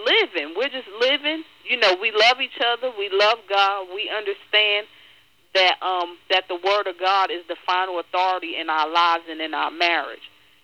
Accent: New York City, New York, United States; now in Snow Hill, United States; We're originally from the Bronx, New York.

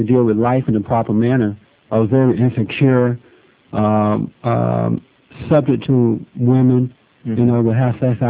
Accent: Alabama, United States; now in Los Angeles, United States; I've been in Los Angeles since 1968. I moved here from from Alabama.

